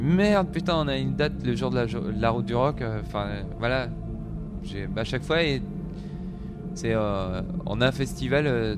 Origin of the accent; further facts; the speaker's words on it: Brittany, France; Je suis breton donc aussi